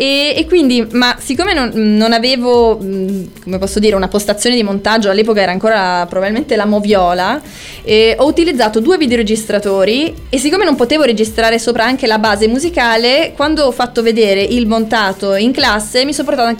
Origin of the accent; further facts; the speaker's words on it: Milan, Lombardy, Italy; Noi veniamo da Milano.